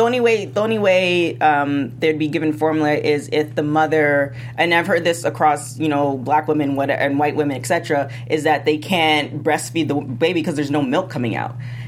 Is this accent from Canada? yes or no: yes; Canada; I'm from Canada